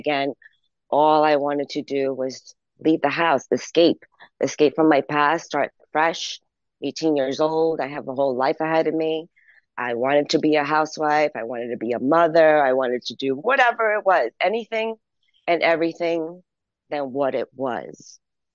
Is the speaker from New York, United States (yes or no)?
yes; Long Island, New York, United States; I grew up in Long Island, New York, to graduation, 12th grade. But my mother was moving into New Jersey with her boyfriend